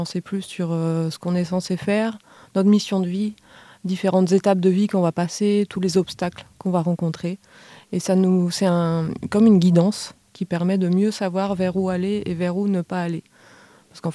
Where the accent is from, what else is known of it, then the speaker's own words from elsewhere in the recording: Brittany, France; moi je suis de Bretagne